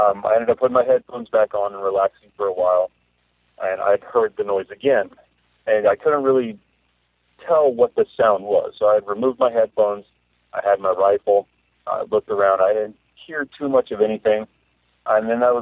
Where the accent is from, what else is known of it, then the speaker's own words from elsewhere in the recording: Petersburg, Alaska, United States; I'm from Petersburg, Alaska. That's where I was born and raised.